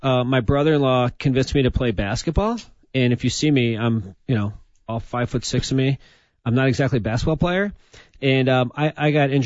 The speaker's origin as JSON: {"language": "English", "town": "St. Louis", "region": "Missouri", "country": "United States", "said": "I'm from St. Louis, Missouri. My dad took me to a St. Louis Blues game when I was 5 years old"}